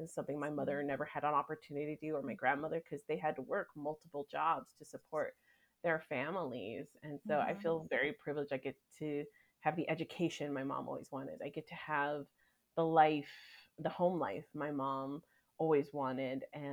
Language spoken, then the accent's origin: English; Tucson, Arizona, United States; I'm originally from Tucson, Arizona. I'm the youngest of nine in a blended family.